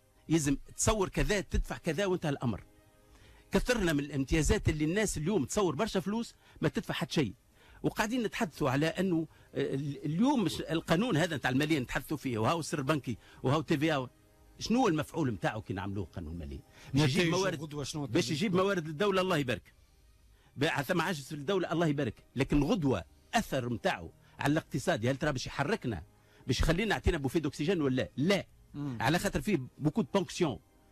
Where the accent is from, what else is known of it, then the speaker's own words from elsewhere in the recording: Tunisia; السياسه الجبائيه اللي عندنا في تونس معقده بشكل كبير